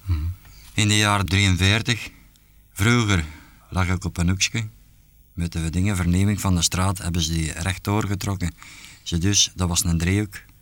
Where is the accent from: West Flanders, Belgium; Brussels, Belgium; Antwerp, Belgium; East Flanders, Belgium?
Brussels, Belgium; Elsene; born there; Ik ben vaderlijk geboren in Elsene. Mm-hmm. In 1924, de dag van Sint-Niklaas.